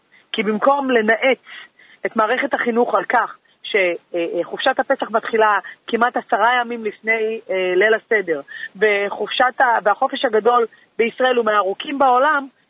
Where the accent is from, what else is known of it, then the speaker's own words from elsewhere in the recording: Tel Aviv, Tel Aviv District, Israel; אני גדלתי במרכז תל אביב